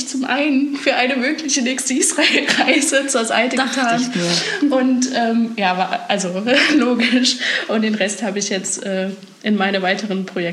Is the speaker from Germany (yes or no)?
yes; Germany; ich bin doch Deutsche.